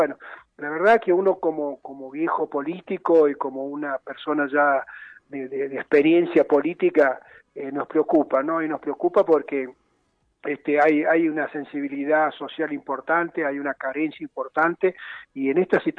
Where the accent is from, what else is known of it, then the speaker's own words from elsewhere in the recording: Argentina; para nosotros que somos ciudadanos argentinos